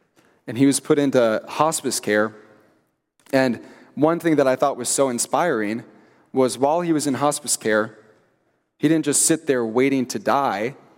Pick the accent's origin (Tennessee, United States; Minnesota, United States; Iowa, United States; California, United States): Minnesota, United States; I grew up in Minnesota. I spent 20 years there, Twin Cities area.